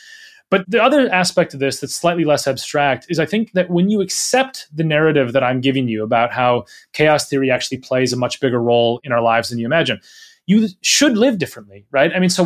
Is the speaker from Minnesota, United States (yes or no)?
yes; Minnesota, United States; I grew up in Minnesota. I spent my whole childhood and early adult life there and so on.